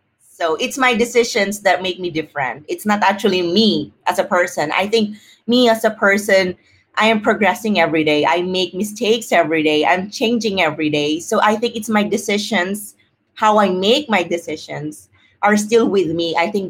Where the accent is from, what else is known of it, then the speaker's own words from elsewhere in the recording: Philippines; I think growing up in the Philippines, I've realized that people are really into talking to each other about their problems.